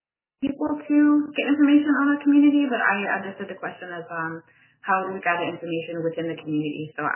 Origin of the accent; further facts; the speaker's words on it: Cambridge Bay, Nunavut, Canada; I'm from Cambridge Bay, grew up here